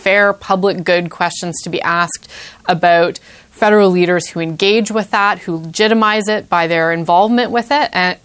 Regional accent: Canada; what worries me as a Canadian

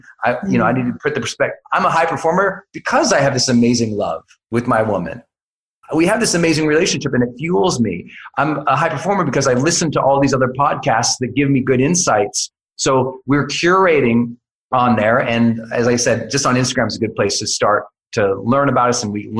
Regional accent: Montana, United States; I did everything to play under the radar because I'm a kid from Montana and all the attention was freaking me out.

